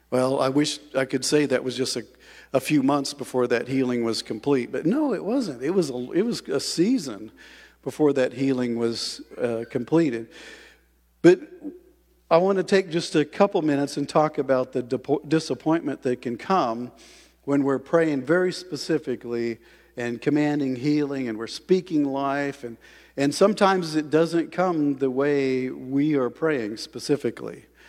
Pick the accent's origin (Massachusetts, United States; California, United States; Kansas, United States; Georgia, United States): Kansas, United States; You know, I grew up training horses in Kansas.